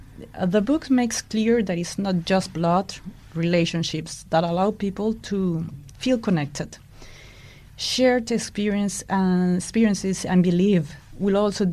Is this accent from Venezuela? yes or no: yes; Venezuela; moved away as an adult; I was born and raised in Venezuela